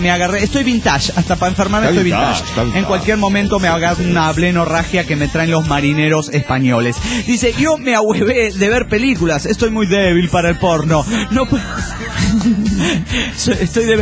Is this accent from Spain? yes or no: no; Mexico City, Mexico; del DF mexicano.